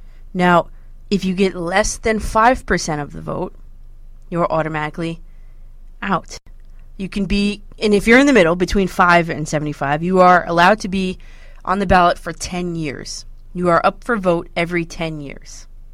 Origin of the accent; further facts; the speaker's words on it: New Jersey, United States; Okay, I'm from North Jersey. I'm 28 years old.